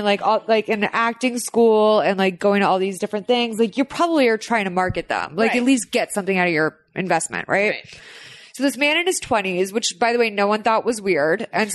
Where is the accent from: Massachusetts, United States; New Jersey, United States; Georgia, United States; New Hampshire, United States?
Massachusetts, United States; Boston; I'm from Boston, so you know I'm